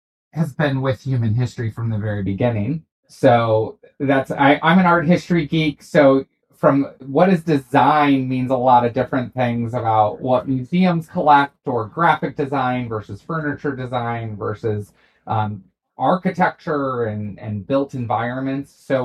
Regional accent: St. Louis, Missouri, United States; I'm from St. Louis

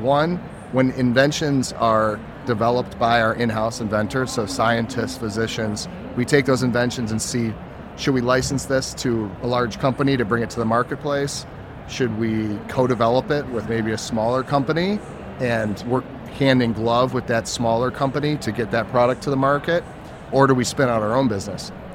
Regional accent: Cleveland, Ohio, United States; Born and raised in Cleveland, Ohio, and then I went down to, so Cleveland's kind of the home.

